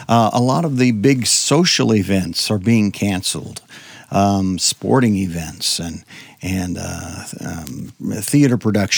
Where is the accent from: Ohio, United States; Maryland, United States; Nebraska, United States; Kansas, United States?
Nebraska, United States; I grew up in Nebraska, so it wasn't a big shock to me